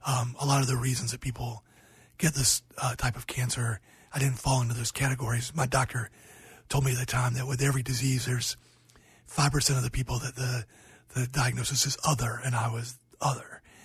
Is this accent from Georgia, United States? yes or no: yes; Georgia, United States; From my home state of Georgia, yeah.